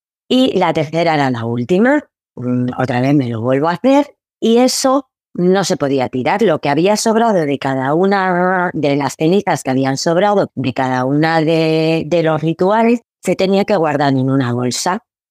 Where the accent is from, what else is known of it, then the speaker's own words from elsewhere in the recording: Spain; born there; soy nacida en España y por mi época no había casi inmigración. Y claro, menos marroquíes de mi edad alrededor porque éramos muy, muy, muy, muy poquitos.